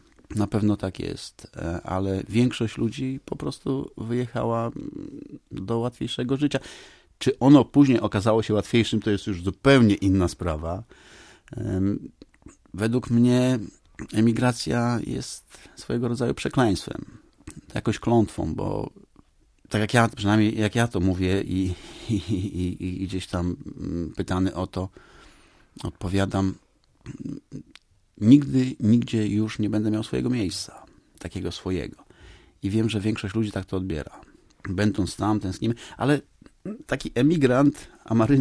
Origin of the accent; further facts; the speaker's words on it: Warmian-Masurian Voivodeship, Poland; Nie, ja jestem z Mazur.